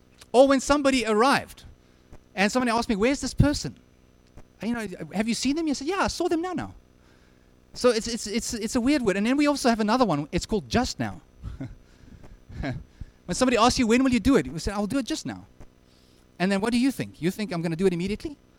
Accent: South Africa; now in Canada; I'm a South African. I've been here for about 4.5 years, and I'm trying very hard to become a Canadian.

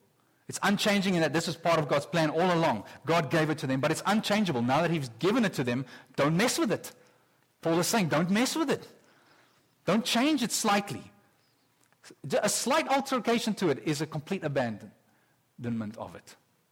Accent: South Africa; now in Canada; I'm a South African, and I tell you, for the first year here in Canada

